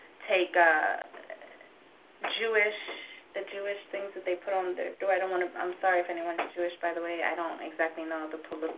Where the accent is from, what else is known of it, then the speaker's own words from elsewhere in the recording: Edmonton, Alberta, Canada; born there; So my parents are Trinidadian, but I was born in Canada, Edmonton.